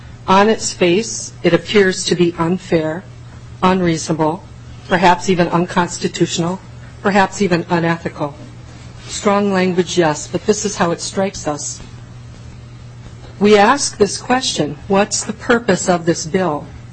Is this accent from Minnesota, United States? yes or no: yes; Rochester, Minnesota, United States; I hail from Rochester.